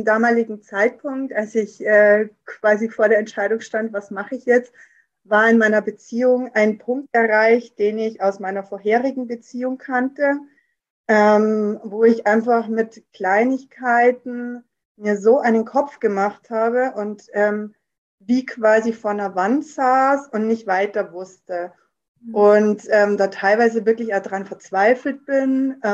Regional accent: Bavaria, Germany; 34, bin aus Oberbayern, in der Nähe aus Rosenheim und bin im Online-Marketing bei einer Versicherung.

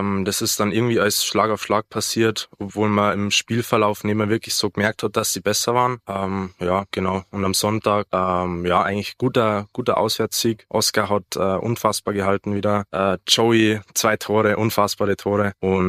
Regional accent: Traunstein, Bavaria, Germany; born there; gebürtiger Traunsteiner, 19 Jahre alt.

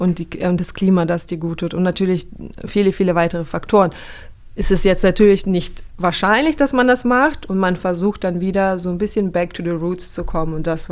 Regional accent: Kazakhstan; moved away; ich bin aufgewachsen in Kasachstan mit wirklich Bioqualität. Wir hatten 2 Gärten, eigenes Gemüse und Obst angebaut. Wir hatten unseren eigenen Bauernhof.

